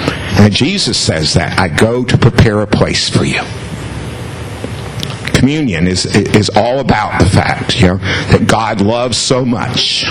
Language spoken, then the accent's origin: English; Orlando, Florida, United States; I grew up in Orlando, and back then the bus street was Pine Street, which is just a block north of Church Street.